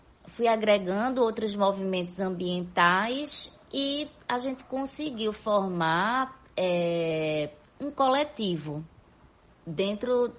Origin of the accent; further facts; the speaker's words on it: Northeast Region, Brazil; Então eu pensei, poxa, eu posso trazer isso para minha terra.